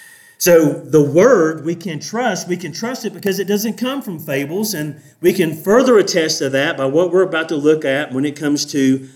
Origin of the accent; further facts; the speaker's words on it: the South, United States; So I'm from the South, and we like to put as much syllables in a word as we can